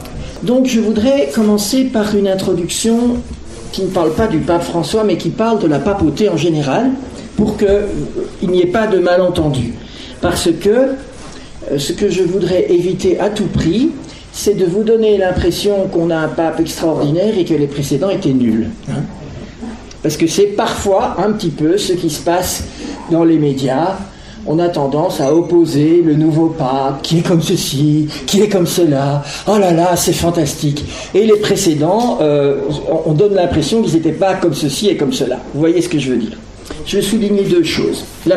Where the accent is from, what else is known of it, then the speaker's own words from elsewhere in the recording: Belgium; now in Rome, Italy; Nous sommes belges. Nous venons de fêter 39 ans de mariage. 33 ans à Paray-le-Monial, vous vous souvenez pour Anne, hier soir. Nous avons 7 enfants, 6 petits-enfants. Nous habitons à Rome depuis 8 ans accomplis